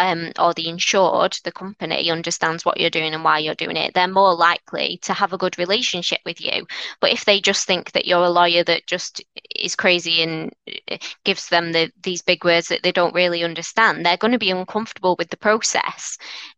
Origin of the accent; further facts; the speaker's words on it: Manchester, North West England, United Kingdom; accent: Mancunian; You can probably tell from my strong Mancunian accent. I'm from a single parent family in North Manchester.